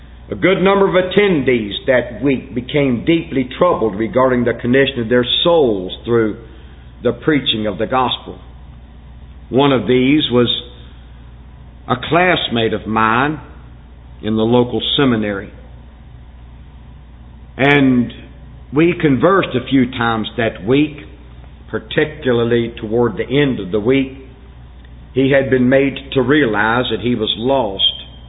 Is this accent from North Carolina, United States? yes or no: yes; Winston-Salem, North Carolina, United States; my hometown of Winston-Salem